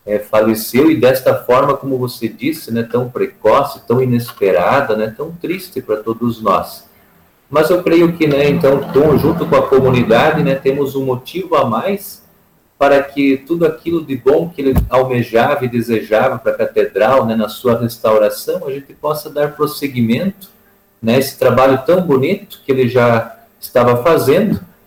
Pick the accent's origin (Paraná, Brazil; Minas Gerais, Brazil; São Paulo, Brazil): Paraná, Brazil; Rebouças; Então, eu sou natural de Rebouças, então é bem pertinho aí de União da Vitória também